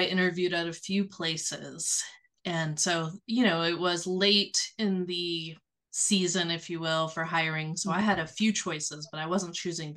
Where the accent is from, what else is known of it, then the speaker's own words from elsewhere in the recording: Virginia, United States; moved away as an adult; And I was in Virginia. So I grew up in Virginia. And I graduated from James Madison University with a history degree